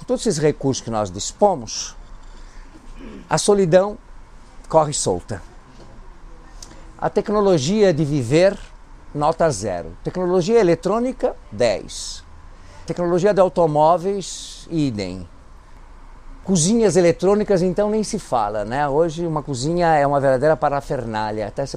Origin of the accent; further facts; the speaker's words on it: Athens, Attica, Greece; Portuguese is a second language; now in Brazil; Eu sou importado. Eu venho de Atenas, por acaso. Porque o fato de ser grego não quer dizer que a gente goste de mitologia.